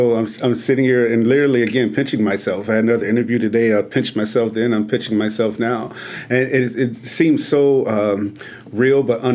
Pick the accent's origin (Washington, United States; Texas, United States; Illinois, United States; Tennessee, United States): Illinois, United States; Chicago; growing up in Chicago where sugar and cornbread is a religion, and taking that to the South and watch people get mad because there's sugar and cornbread.